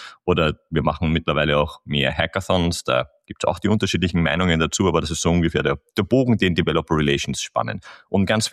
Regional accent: Vienna, Austria; als Wiener

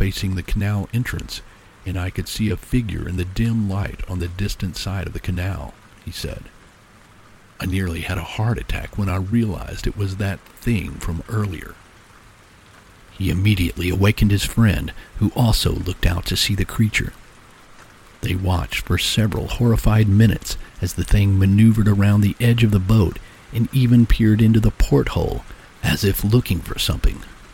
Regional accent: Texas, United States; from a man who lives in my home state of Texas.

